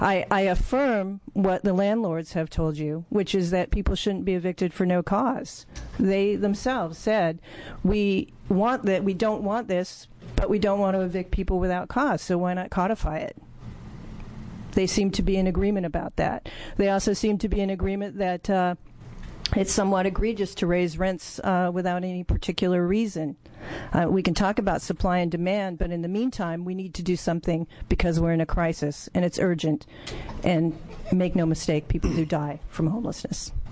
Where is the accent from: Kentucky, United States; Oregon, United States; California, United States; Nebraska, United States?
Oregon, United States; Ashland; I come from Ashland, where the vacancy rate is less than 2%. I come to you as a tenant.